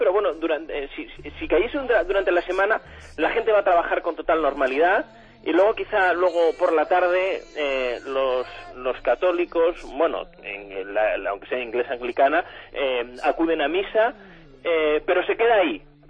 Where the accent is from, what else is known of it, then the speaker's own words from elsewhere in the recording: Madrid, Community of Madrid, Spain; llegas a Madrid, que es mi tierra, a Logroño, que es la tierra de mi mujer